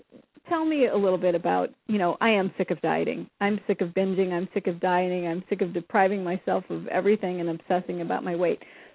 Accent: Midwest, United States; That's what I thought, because I'm from the Midwest

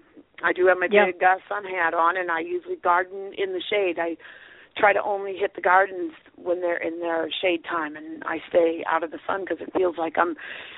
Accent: California, United States; now in Massachusetts, United States; So I grew up in California, and it was always hot there growing up, and it's hot here.

